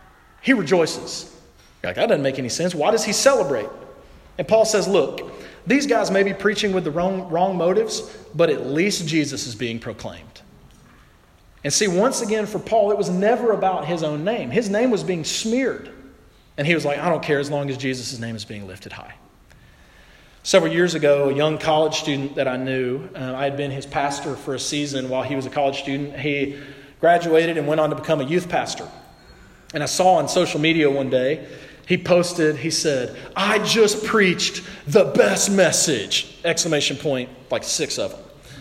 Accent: the South, United States; Your accent makes you sound stupid. I know, I'm from the South.

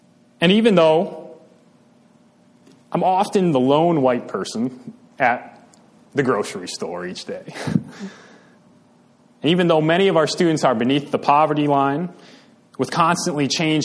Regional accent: Grand Rapids, Michigan, United States; So, I grew up in Grand Rapids, Michigan, Western Michigan, which, if you do not know, is probably the Dutch Christian Reformed capital of the world.

